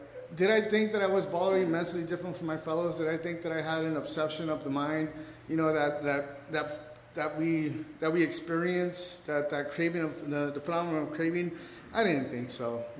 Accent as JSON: {"language": "English", "town": "Redlands", "region": "California", "country": "United States", "said": "Alcoholic, I'm from Redlands"}